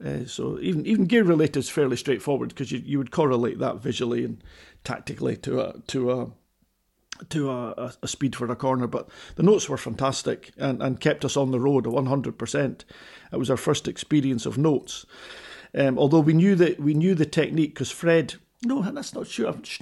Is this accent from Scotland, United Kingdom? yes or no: yes; Edinburgh, Scotland, United Kingdom; I mean, I was a kid from Edinburgh, stupidly aspiring to be part of the World Championship